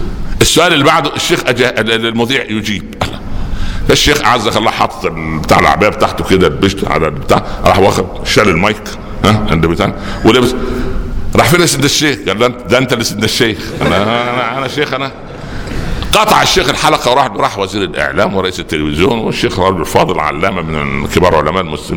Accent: Egypt; وتعرف عندنا في مصر الضرائب ده جزء من الدخل

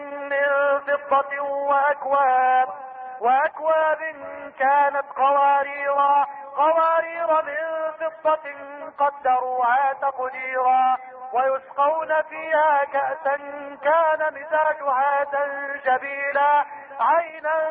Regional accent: Egypt; واجعل بلدنا مصر بلدا آمنا مطمئنا

